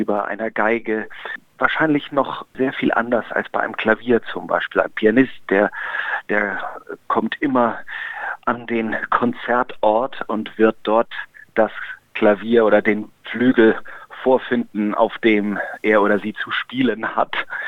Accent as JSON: {"language": "German", "town": "Munich", "region": "Bavaria", "country": "Germany", "tie": "born or raised there", "said": "Ich bin in München aufgewachsen. Da habe ich so die meiste Zeit verbracht. Da bin ich zur Schule gegangen und habe auch dort studiert. Das ist meine Heimat, also im Herzen bin ich wahrscheinlich irgendwie doch Bayer."}